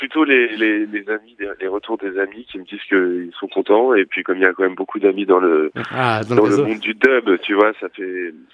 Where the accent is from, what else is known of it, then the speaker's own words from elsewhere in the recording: Paris, Île-de-France, France; moi, je viens pas de Bretagne, déjà, je suis parisien.